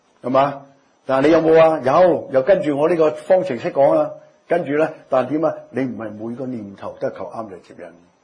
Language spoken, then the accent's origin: Cantonese; Hong Kong; 我們香港人、啊、我們、啊、經歷過幾次的暴動